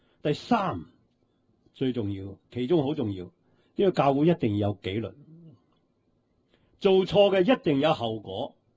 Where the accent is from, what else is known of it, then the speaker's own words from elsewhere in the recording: China; 尤其是我哋中国人嘅父母呢就最兴嘅。